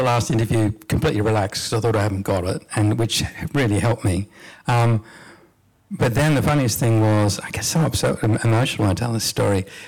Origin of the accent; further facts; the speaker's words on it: Gundagai, New South Wales, Australia; also born or lived in Casino / Coffs Harbour; And I grew up in very small country towns. I was born in Casino, grew up in Gundagai, went to high school in Coffs Harbour.